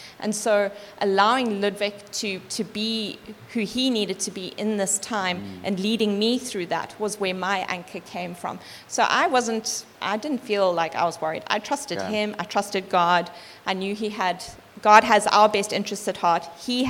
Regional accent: Zimbabwe; I grew up in Zim. Zim has always been on my heart.

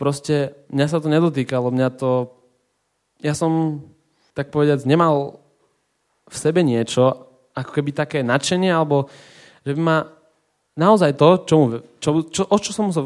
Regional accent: Zemianske Kostoľany, Trenčín Region, Slovakia; also born or lived in Bojnice; narodil som sa v Bojniciach. Pri zoologickej. To slovičko pri je tam dôležité. Väčšinou ľudia si myslia, že som zo zoologickej, ale bolo to len kúsok odtiaľ. 8 rokov som žil v Zemianskych Kostolanoch, kde sme mali domček

